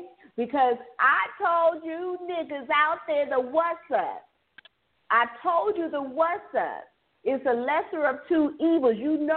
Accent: San Francisco, California, United States; You're from San Francisco. I'm from San Francisco.

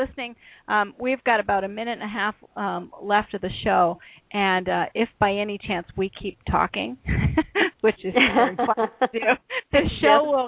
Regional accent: Iowa, United States; also born or lived in Minnesota / California; now in Maine, United States; I actually grew up in Iowa, went back to Minnesota. I was born in Minnesota, went back to Minnesota. But from Minnesota, I actually moved to California.

